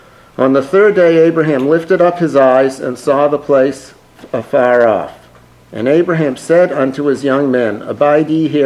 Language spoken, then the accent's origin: English; Lynn, Massachusetts, United States; As a Jewish boy growing up in Lynn, Massachusetts, I went to Temple Beth El Hebrew School 2 afternoons a week and on Sunday mornings.